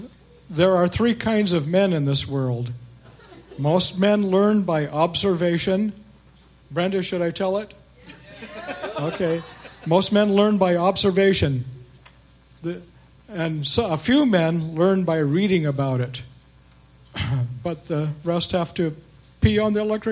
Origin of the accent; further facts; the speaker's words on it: Las Vegas, Nevada, United States; born there; Okay, well, I'm from the dry side of the state, but I was born in Las Vegas, Nevada, and I lived on this side of the state for 40 years